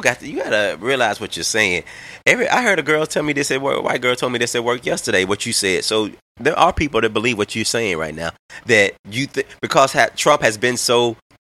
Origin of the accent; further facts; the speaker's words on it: Arkansas, United States; I'm from Arkansas originally.